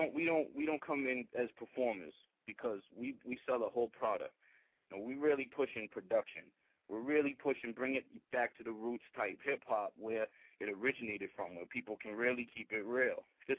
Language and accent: English; Massachusetts, United States; Rich is from Maine, I'm from Mass, and Ray's from New York